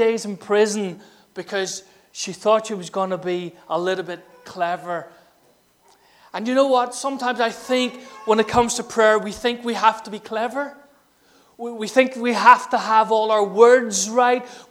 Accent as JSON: {"language": "English", "country": "Ireland", "said": "I'm Irish, so I love bread and potatoes."}